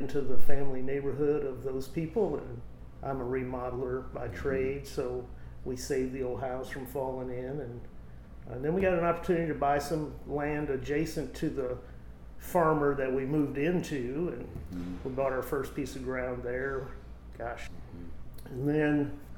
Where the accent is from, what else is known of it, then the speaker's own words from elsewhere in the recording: Boonville, Missouri, United States; It was good, but so this is my hometown, though.